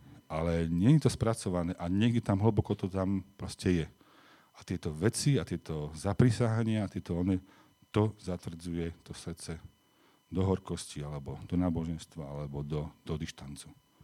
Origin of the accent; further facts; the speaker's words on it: Dolné Vestenice, Trenčín Region, Slovakia; z Dolných Vestení, odkiaľ pochádzam